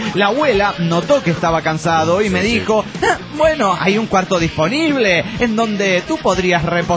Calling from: Mexico City, Mexico; del DF mexicano.

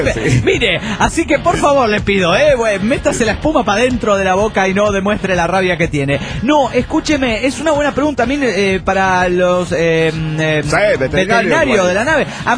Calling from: New York, United States; de New York.

